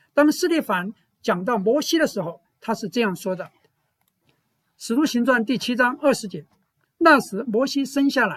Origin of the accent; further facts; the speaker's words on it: China; 就好像我们这些亚裔，我们中国人跟本地的白人黑人就不一样一样的。虽然我们住在这里，但是我们很清楚知道我们是中国人。